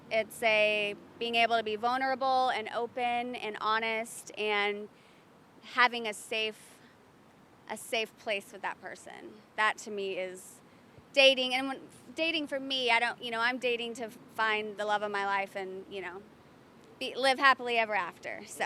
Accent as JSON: {"language": "English", "town": "Dallas", "region": "Texas", "country": "United States", "tie": "born or raised there", "said": "I'm from Dallas, Texas."}